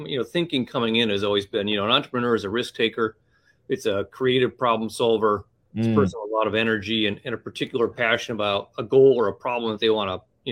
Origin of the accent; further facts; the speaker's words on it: Ohio, United States; Yeah, I grew up just outside of Cleveland. Had a great history teacher in high school that really kind of spurred on my interest in the topic.